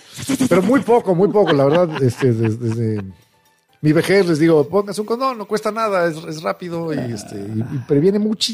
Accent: Mexico; yo soy mexicano, como todos los demás. Bueno, que nacimos o tenemos la fortuna de tener esta nacionalidad.

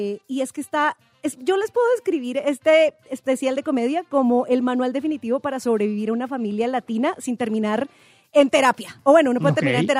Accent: Colombia; yo siendo colombiana, hijo de latino también, viví cosas muy parecidas

